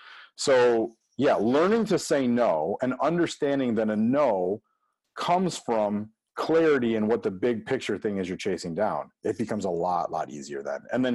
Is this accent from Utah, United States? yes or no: no; Illinois, United States; And I grew up in Illinois. I actually grew up in a farming family, so this one is super near and dear to me.